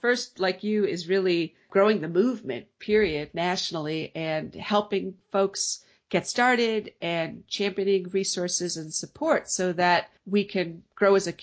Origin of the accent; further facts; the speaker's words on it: Wisconsin, United States; But that's another strong passion of mine to see things expanded here in my home state of Wisconsin.